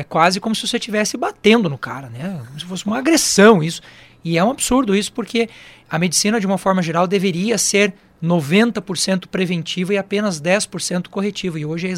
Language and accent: Portuguese; Santa Catarina, Brazil; now in Paraná, Brazil; eu sou de Santa Catarina, moro aqui, sou paranaense de coração